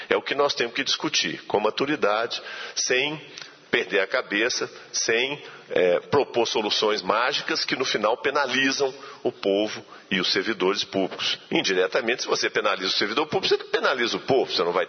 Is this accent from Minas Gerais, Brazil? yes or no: yes; Minas Gerais, Brazil; Nós não, nós somos mineiros.